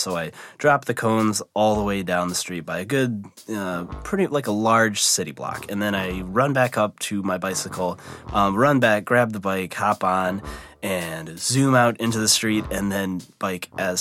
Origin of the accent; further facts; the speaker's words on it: Midwest, United States; I was born and raised in the Midwest.